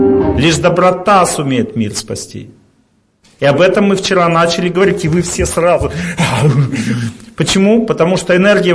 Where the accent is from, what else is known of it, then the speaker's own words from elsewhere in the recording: Krasnodar Krai, Russia; Я принял, я приехал, все, из Краснодарского края, там тепло уже, персики расцвели.